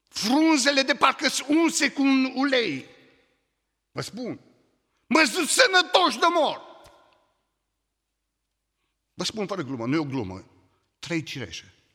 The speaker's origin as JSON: {"language": "Romanian", "country": "Romania", "said": "Eu sunt român."}